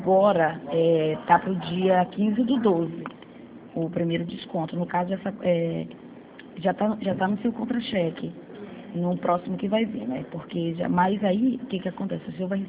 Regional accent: Rio de Janeiro, Brazil; Eu sou do Rio

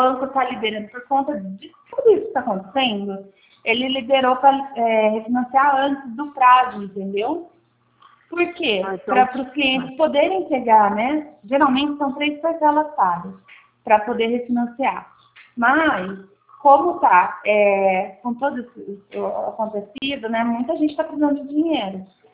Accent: Botucatu, São Paulo, Brazil; Eu sou de Botucatu.

